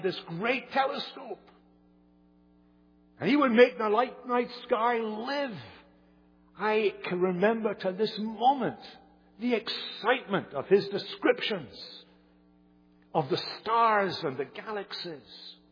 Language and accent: English; Hamilton, Scotland, United Kingdom; not far from Hamilton, where I grew up in Scotland.